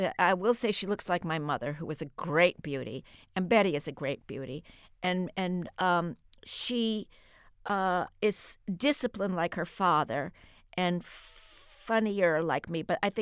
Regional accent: Maine, United States; born there; I was born in Maine. I got that a strong Yankee streak in me.

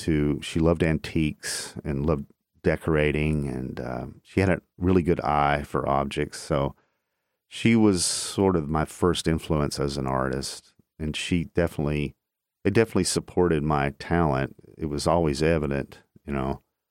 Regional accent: Chattanooga, Tennessee, United States; And when I grew up in Chattanooga in the 60s and 70s, it was a completely different place than it is now.

